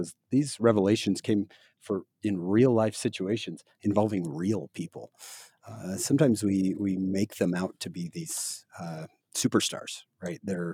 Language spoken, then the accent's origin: English; St. George, Utah, United States; I grew up in St. George, played on the football team. I was captain of the football team. It was a small school, but still. I went to Dixie College then, Utah Tech now.